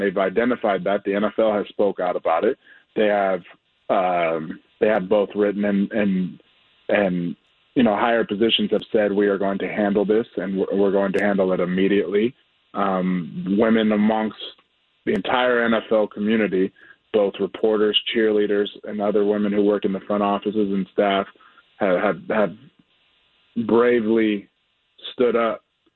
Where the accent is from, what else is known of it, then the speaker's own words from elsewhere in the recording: Tacoma, Washington, United States; It's Tacoma, Washington, my hometown, my mother's home island of Guam, where I'm the first Chamorro descent to ever be drafted to the NFL